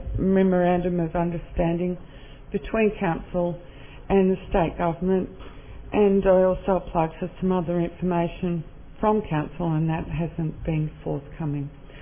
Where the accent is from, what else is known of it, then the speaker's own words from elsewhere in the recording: Russell Island, Queensland, Australia; I'm from Russell Island